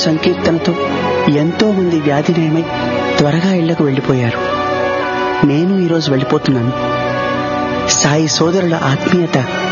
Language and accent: Telugu; Bhimavaram, Andhra Pradesh, India; మాది భీమవరం.